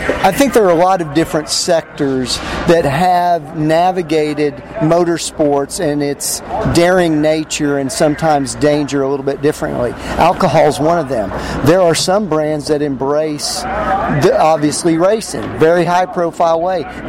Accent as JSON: {"language": "English", "region": "Oklahoma", "country": "United States", "tie": "born or raised there", "moved": "yes", "lives_now": "Washington, United States", "said": "Yeah, so I was born and raised in Oklahoma. My family made the Oklahoma land run during the 89. We were 89ers, but I've lived in Washington, D.C. for almost 35 years now."}